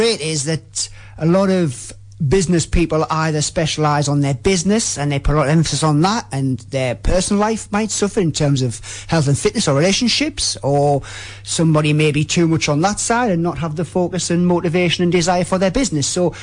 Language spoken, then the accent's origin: English; Sunderland, North East England, United Kingdom; I am actually from Sunderland, so I would be what's termed as a Mackham.